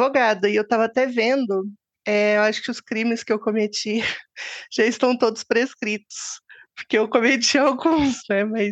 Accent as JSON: {"language": "Portuguese", "town": "Uberlândia", "region": "Minas Gerais", "country": "Brazil", "lives_now": "Curitiba, Brazil", "said": "eu tenho 33 anos e sou de Uberlândia e atualmente moro em Curitiba"}